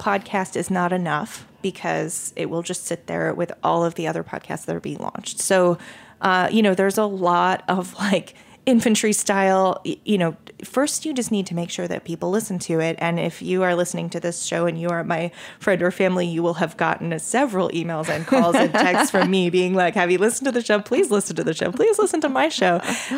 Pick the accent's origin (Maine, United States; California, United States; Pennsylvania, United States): Maine, United States; because I'm from Maine and we don't have those.